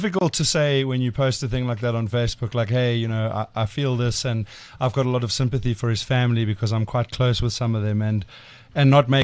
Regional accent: South Africa; And then I share the joint pain as a South African.

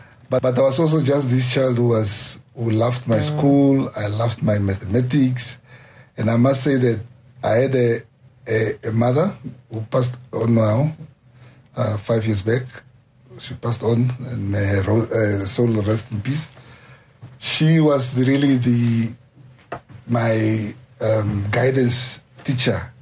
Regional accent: Windhoek, Khomas, Namibia; growing up in Katutura, also where poverty was quite rife

